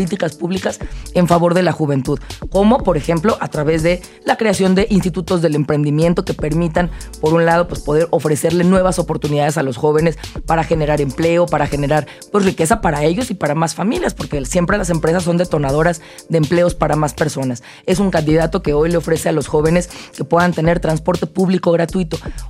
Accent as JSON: {"language": "Spanish", "country": "Mexico", "said": "en donde como mexicanos nos escuchamos."}